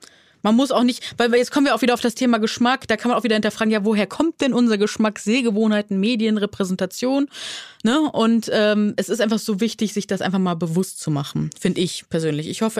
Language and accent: German; Neuss, North Rhine-Westphalia, Germany; Da kriegt der Rheinländer in mir durch. Ich komme ja von Nüss, aus Nüss.